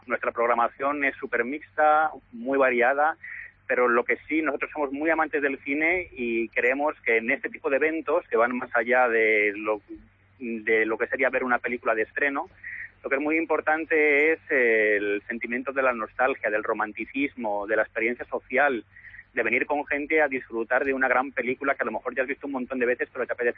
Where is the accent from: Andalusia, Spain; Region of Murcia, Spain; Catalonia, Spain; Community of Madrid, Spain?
Community of Madrid, Spain; Madrid; yo soy de Madrid